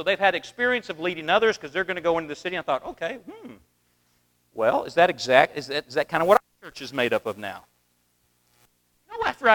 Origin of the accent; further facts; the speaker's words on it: the South, United States; Growing up in the South, religion's all around me